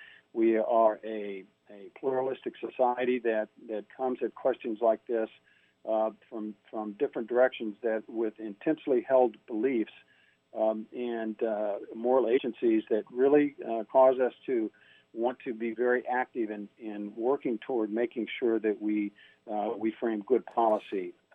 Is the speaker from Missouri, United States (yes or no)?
yes; Moberly, Missouri, United States; As I entered practice in 1980 in my hometown of Moberly, Missouri, I practiced general internal medicine